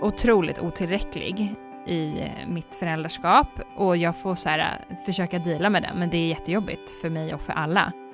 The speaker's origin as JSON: {"language": "Swedish", "country": "Sweden", "said": "Nej, men jag ska hålla mig svensk."}